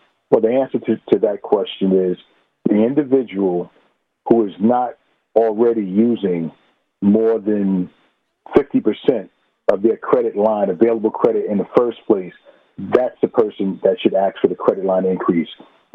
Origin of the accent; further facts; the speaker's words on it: Queens, New York, United States; I'm from Queens.